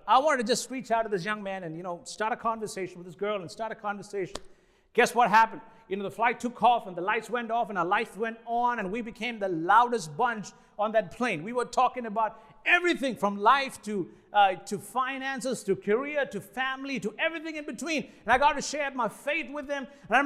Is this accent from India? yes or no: yes; India; moved away as an adult; It's been little over a year since my family and I moved from India. As you see, I am Indian. I got brown skin.